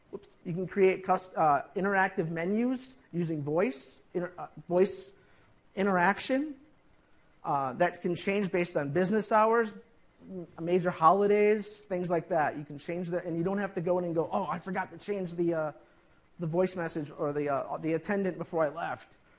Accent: Minnesota, United States; accent: Minnesota; It also could be my Minnesota accent.

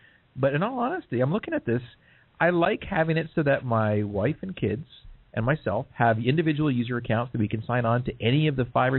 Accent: Canada; I need to be polite because we're Canadian. We're going to keep on saying sorry to each other, right?

